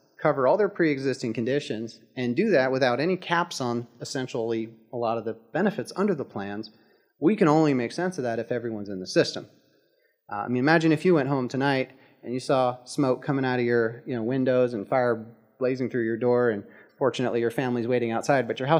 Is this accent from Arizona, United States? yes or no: no; Philadelphia, Pennsylvania, United States; I grew up in outside of the Philadelphia area and near Pennsylvania Dutch country, a lot of Amish folks